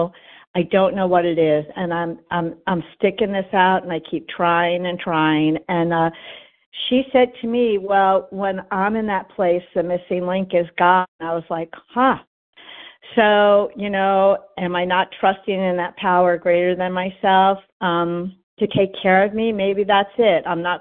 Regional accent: Virginia, United States; I'm from Southwest Virginia.

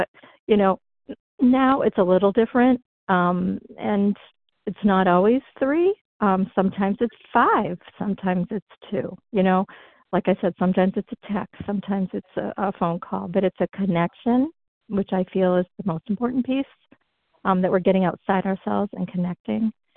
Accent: Peabody, Massachusetts, United States; And I said, well, I grew up in Peabody.

